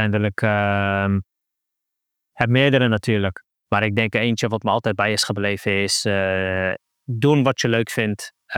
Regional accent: The Hague, South Holland, Netherlands; Ik ben geboren en getogen in Den Haag. Daar ben ik opgegroeid, gezin van 3 kids, allemaal jongens. Ik ben de oudste.

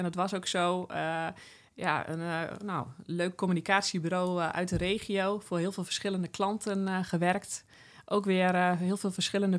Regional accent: Drenthe, Netherlands; Ik ben een Drent, geboren en getogen. Dat kun je misschien ook nog wel een beetje horen.

